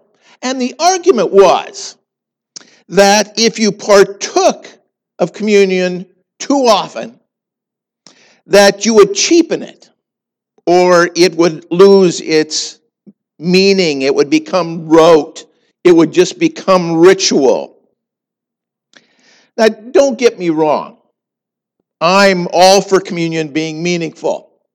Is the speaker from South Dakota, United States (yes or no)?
yes; Sioux Falls, South Dakota, United States; my church that I grew up in Sioux Falls, South Dakota